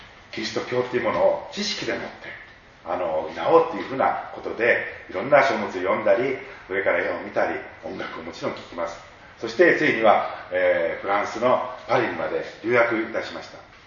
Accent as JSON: {"language": "Japanese", "region": "Kyoto", "country": "Japan", "tie": "born or raised there", "said": "私は生まれ育ったのが、京都なんですね。"}